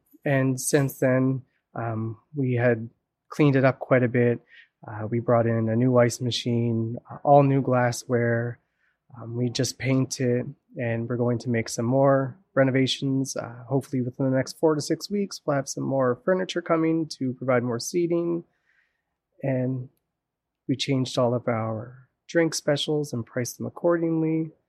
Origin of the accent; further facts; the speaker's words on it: Amherst, Nova Scotia, Canada; also born or lived in British Columbia / Alberta; Originally, I'm from Amherst. For the past 10 years, I had worked away in British Columbia and Alberta.